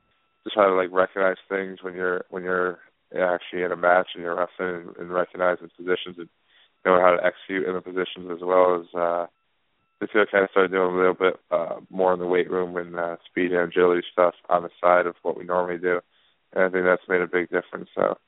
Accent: New York, United States; I'm from upstate New York, near Albany, Schenectady area. I went to Duanesburg High School, a small school, about 30 minutes west of Albany, in New York.

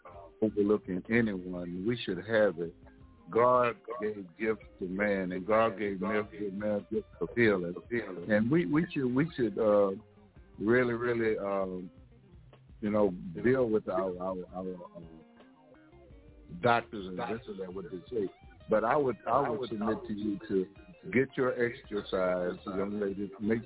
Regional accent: Louisiana, United States; I know a lot of you guys are from Mobile, Alabama. I'm from Louisiana. And we have the hurricane.

